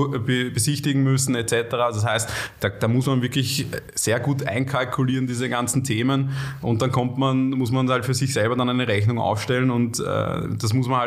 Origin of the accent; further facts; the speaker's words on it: Vienna, Austria; so als Wiener, wäre da doch gut ankommen mit meinem Dialekt